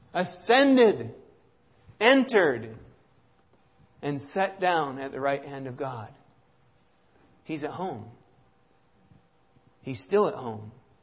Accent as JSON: {"language": "English", "region": "Indiana", "country": "United States", "said": "I came from Indiana. If you don't know, that's why I'm picking on the Hoosiers."}